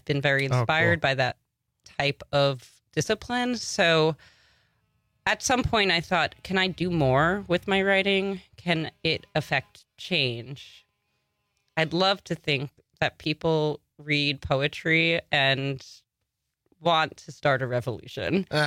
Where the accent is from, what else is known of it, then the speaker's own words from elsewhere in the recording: Long Island, New York, United States; And then I moved very quickly away from Long Island to the city and spent much of my youth adult life in the city.